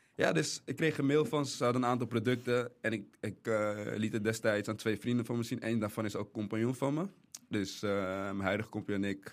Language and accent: Dutch; Amsterdam, North Holland, Netherlands; waar in de buurt waar ik ben opgegroeid, in Amsterdam.